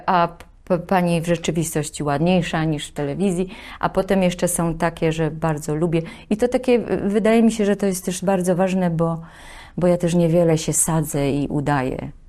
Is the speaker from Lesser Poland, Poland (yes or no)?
no; Silesian Voivodeship, Poland; ja jestem ze Śląska, więc ja jestem rubaszna.